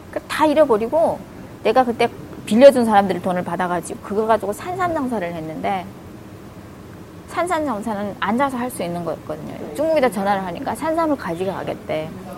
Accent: North Korea; moved away; 내가 북한 사람이니까.

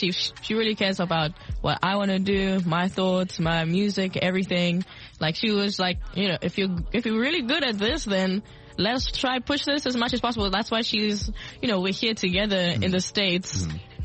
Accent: South Africa; born or raised there; also born or lived in Ireland

